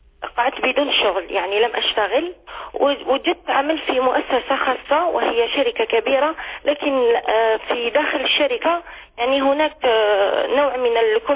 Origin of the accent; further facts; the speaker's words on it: Algeria; now in France; أنا هاجرت من الجزائر إلى فرنسا.